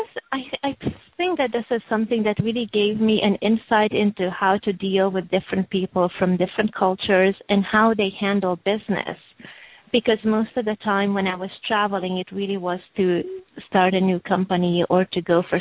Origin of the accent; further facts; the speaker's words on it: Hungary; also born or lived in Romania; now in Los Angeles, United States; I was born in Hungary and really born and raised both in Hungary and Romania. And as I was growing up, I lived all over Europe, so basically in six other countries before I moved to Los Angeles, where I currently